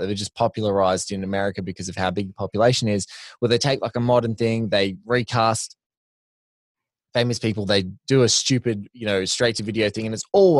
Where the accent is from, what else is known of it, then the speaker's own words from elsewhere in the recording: Australia; you're Canadian, I'm Aussie.